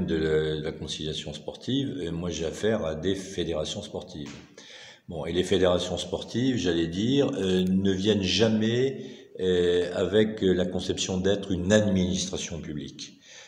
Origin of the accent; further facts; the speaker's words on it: France; en tout cas chez nous en France